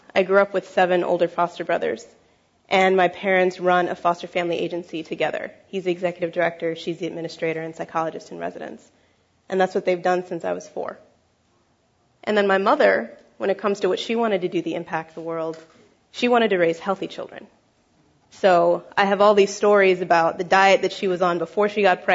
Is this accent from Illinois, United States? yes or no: no; Los Angeles, California, United States; as a young African American, a woman growing up in Los Angeles.